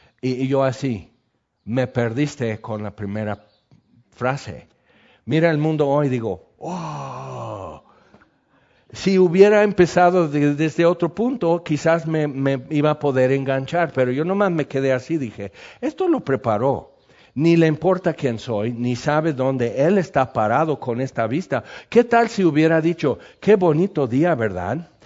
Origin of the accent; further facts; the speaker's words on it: California, United States; Hace muchos años, yo tenía como 13 años, era un marzo, me acuerdo, en California, de donde yo soy